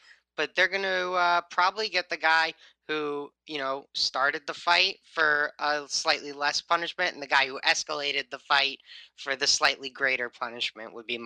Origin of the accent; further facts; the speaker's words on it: White Plains, New York, United States; He's from White Plains, New York, so I got to root for that guy coming out of my hometown.